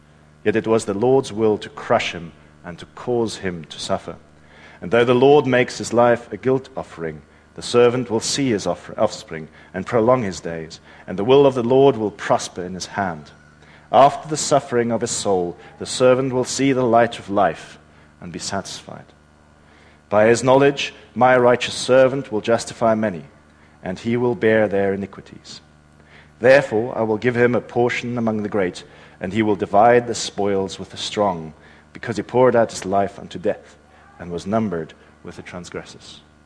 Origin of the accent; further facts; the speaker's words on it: South Africa; as I'm sure you will be able to tell from my accent, I am a foreigner. Yes, I am from down south. Way down south, South Africa, in fact.